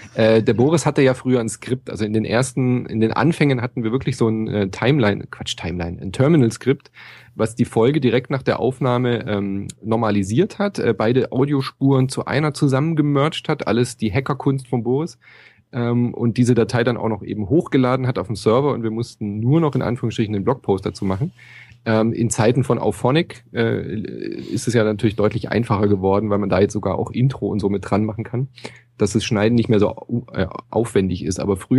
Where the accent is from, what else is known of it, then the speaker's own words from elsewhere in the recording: Freiburg, Baden-Württemberg, Germany; Ja, ich bin Freiburger, ich muss.